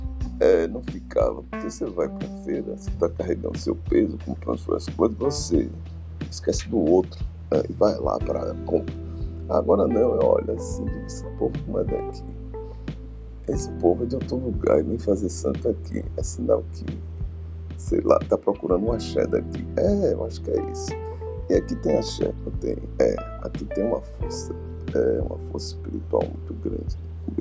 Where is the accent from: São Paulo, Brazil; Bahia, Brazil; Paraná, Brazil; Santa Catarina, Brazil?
Bahia, Brazil; Salvador; Quando eu era garoto ali no Maitá, os caras ficavam arisco.